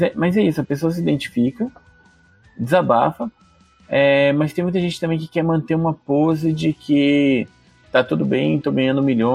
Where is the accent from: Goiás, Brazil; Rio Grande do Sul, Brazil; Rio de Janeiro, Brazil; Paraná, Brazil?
Paraná, Brazil; Maringá; Eu sou de Maringá, cara, aqui em Maringá